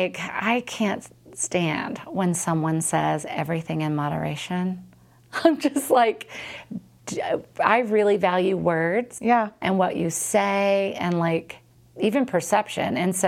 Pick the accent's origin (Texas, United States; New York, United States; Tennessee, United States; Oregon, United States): Texas, United States; Like, I'm from Texas, you know? I'm a Californian, but you know what I mean.